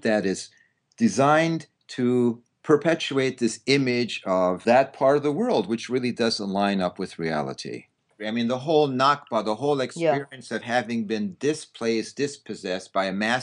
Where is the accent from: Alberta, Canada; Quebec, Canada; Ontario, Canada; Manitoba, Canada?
Ontario, Canada; Toronto; born there; I was born in Toronto. My family background, they came from Hungary.